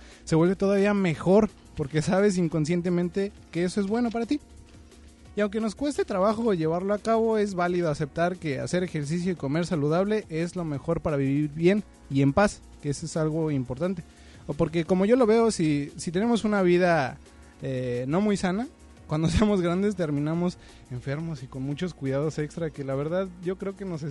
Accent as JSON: {"language": "Spanish", "region": "State of Mexico", "country": "Mexico", "tie": "born or raised there", "said": "Soy estudiante del Centro Universitario de la Costa, originario del Estado de México y con estudios en la Ciudad de México."}